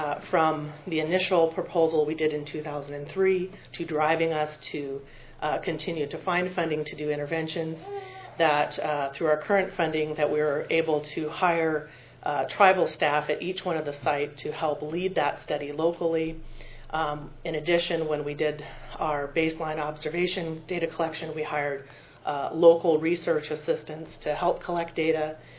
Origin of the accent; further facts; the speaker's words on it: Washington, United States; first language Lummi; English is a second language; I greeted you in my native language, Klamichasan, or the language of the Lummi Nation. I said good morning, and greetings to relatives and honored friends. … from the Tam Wixin area of the Lummi Nation.